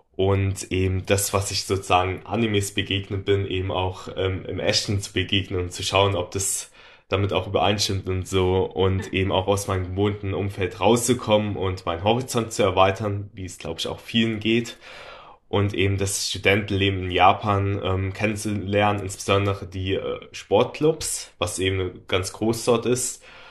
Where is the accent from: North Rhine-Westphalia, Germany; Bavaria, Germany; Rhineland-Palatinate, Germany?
Rhineland-Palatinate, Germany; Mainz; ich bin 26 Jahre alt. Ich komme aus Mainz